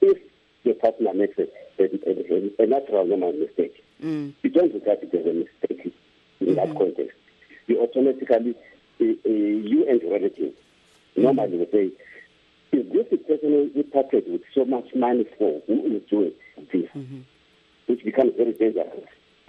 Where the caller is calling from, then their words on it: Bulawayo, Zimbabwe; I'm calling from Pokoma, Lawayo.